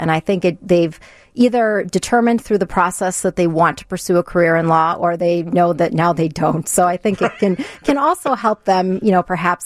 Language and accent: English; Chicago, Illinois, United States; And so we really hope to see a lot of participation from the Chicago area, since this is my hometown, but it is a nationwide contest.